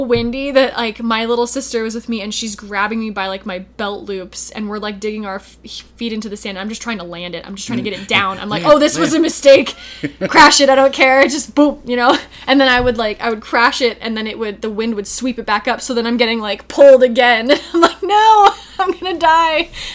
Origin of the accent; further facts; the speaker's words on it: Sonoma, California, United States; And we would go out to the beach because I grew up in Sonoma, California.